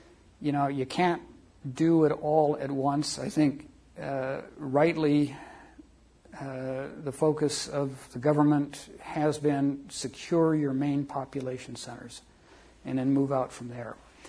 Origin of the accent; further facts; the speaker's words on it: Spokane, Washington, United States; I'm from Spokane.